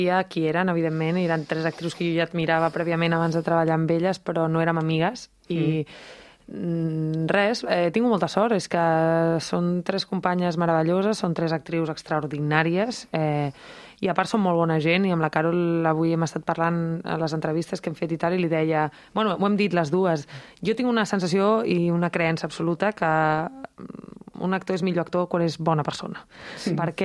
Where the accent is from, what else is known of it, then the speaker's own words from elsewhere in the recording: Barcelona, Catalonia, Spain; also born or lived in Mallorca / Madrid; jo vaig néixer a Mallorca, però m'he criat a Barcelona, he viscut molts anys a Madrid, llavors no tinc un vincle afectiu amb un lloc